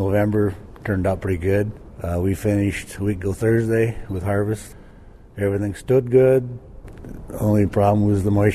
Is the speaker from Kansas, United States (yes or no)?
no; West Union, Iowa, United States; from West Union, Fayette area.